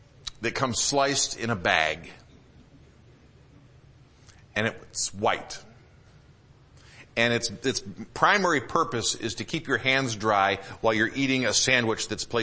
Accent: Michigan, United States; When I grew up in Michigan, and we have in Dearborn the Greenfield Village and the Henry Ford Museum.

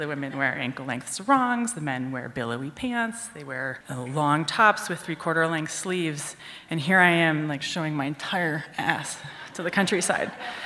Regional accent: United States; I'm from the United States.

